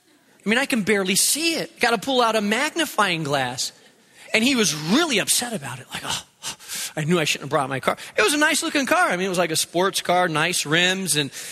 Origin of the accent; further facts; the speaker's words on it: Spain; I grew up in Spain. I like strong coffee.